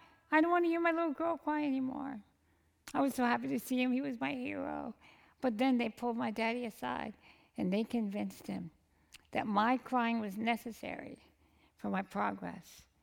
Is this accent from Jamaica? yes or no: yes; Jamaica; Well, friends, I grew up in Jamaica, as you heard, and let me tell you, that was hard.